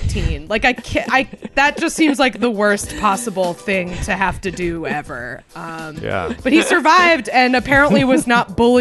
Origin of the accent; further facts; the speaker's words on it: Concord, New Hampshire, United States; So like an hour north of Boston.